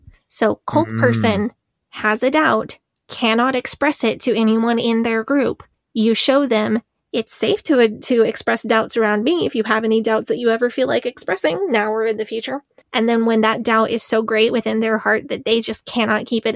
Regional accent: Southern United States, United States; I'm from the South and from the Baptists. I know about Jeff Foxworthy.

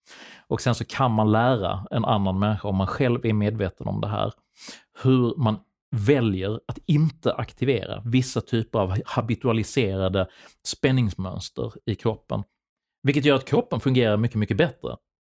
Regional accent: Sweden; min uppväxt i Sverige.

